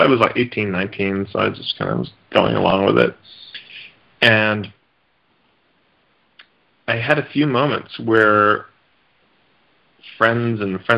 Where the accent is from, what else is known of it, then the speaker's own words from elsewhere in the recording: Edmonton, Alberta, Canada; I grew up in Edmonton, Alberta, and I went to a Waldorf school